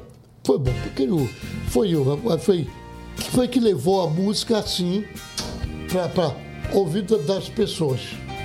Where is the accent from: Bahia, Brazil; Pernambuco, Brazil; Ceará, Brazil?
Pernambuco, Brazil; Recife; born there; moved away; also born or lived in Rio de Janeiro; Não, eu sou nascido, sim, em Pernambuco, Recife.